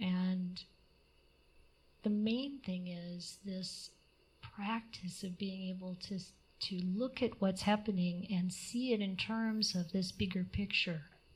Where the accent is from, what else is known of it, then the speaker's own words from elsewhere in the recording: Midwest, United States; I come from the Midwest